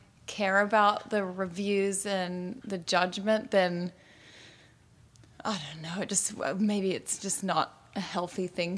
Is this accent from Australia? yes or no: yes; Australia; also born or lived in Fiji / Singapore / Indonesia / Italy; Yeah, exactly. Yeah, I was born in Australia, but I left at 2 weeks old, and we grew up in Fiji, Singapore, Indonesia, a little bit in Italy, and then moved back to Australia, and then within Australia, we moved pretty much every 2 to 4 years.